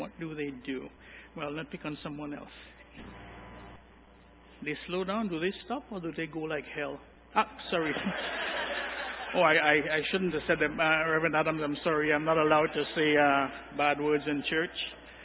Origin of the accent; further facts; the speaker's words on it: Trinidad & Tobago; when I was growing up in Trinidad